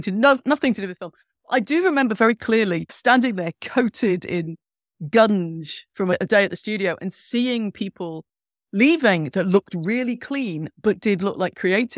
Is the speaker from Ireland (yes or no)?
yes; Ireland; I feel like I'm Irish, so I'm very pale the rest of the time